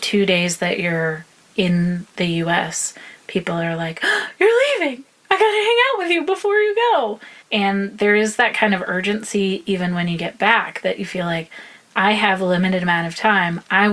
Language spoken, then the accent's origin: English; the South, United States; maybe this is because I'm from the South, I'm not sure